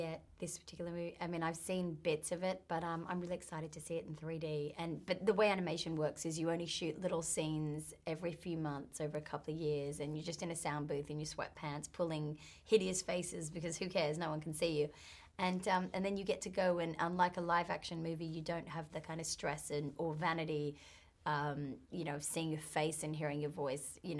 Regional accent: Australia; Being Australian

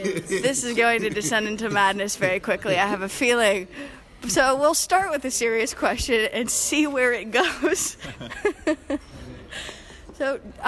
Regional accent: Quebec, Canada; My choice was … from my hometown with … also Canadian like myself.

